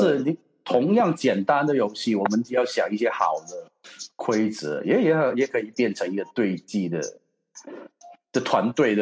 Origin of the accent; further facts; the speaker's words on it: Hong Kong; 但我们香港人都不知道何年何月才能到台湾办比赛